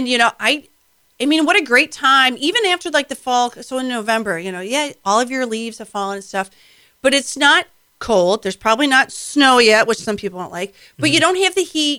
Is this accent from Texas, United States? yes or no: no; Michigan, United States; also born or lived in New York; And I'm not originally from the area, so I'm from Michigan, and mm-hmm. so was living in New York